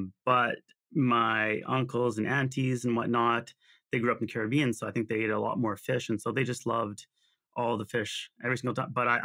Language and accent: English; Winnipeg, Manitoba, Canada; born there; I was born in Winnipeg, Manitoba. I don't know if a lot of people know where that's located, but it's kind of in the center of North America, if you want to visually put it. It's like in the prairies.